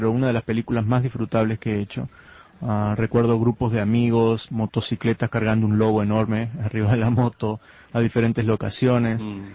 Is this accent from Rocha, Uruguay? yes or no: no; Colonia del Sacramento, Colonia, Uruguay; moved away as an adult; now in United States; Sí, de la ciudad. Ciudad de Colonia, sí.